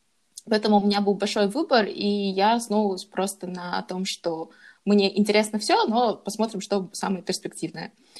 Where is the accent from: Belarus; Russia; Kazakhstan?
Kazakhstan; Я из Казахстана.